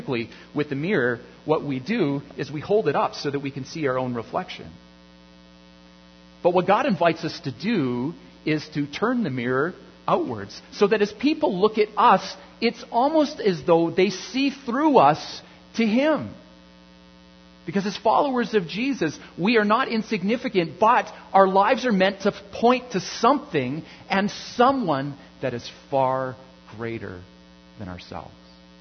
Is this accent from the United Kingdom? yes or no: no; Canada; I'm a Canadian, been born and raised in Canada. I don't know any other nation, really.